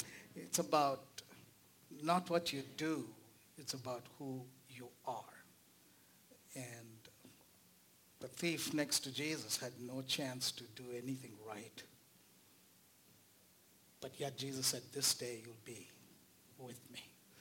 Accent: India; So I just found out, just being an Indian, of course.

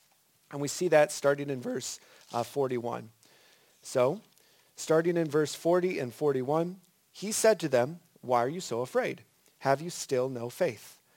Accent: Arizona, United States; So I'm from Arizona, and I was a little hesitant to step out onto a frozen lake for the first time.

